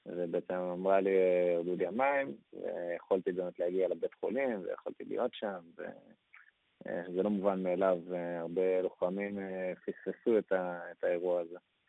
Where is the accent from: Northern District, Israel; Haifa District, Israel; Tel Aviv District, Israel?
Tel Aviv District, Israel; Ramat Gan; אז אנחנו מרמת גן, אבל נסענו אליהם במודיעין.